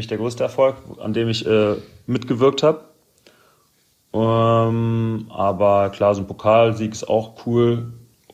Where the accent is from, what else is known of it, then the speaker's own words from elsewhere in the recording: Germany; Als Deutscher hat man natürlich Dirk Nowitzki immer verfolgt.